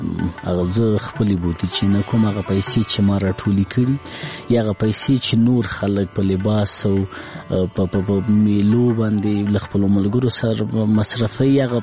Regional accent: Laghman, Afghanistan; زه په لغمان کې پیدا سوی یم، په لغمان کې رالوی سوی یم، ښوونځی مې په لغمان کې لوستی، هغه کتابو او تعلیم او کتابچې او قلم سره زه په لغمان کې آشنا سوی وم.

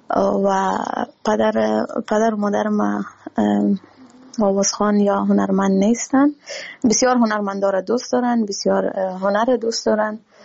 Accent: Kabul, Afghanistan; born there; ما در کابل تولد شدیم در شهر نو تولد شدیم خب ما همگی افغان هستیم از افغانستان هستیم

